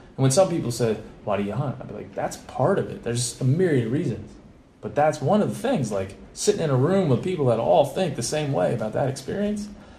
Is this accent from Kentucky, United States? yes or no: no; Maryland, United States; He's from Hawaii. I'm from Maryland.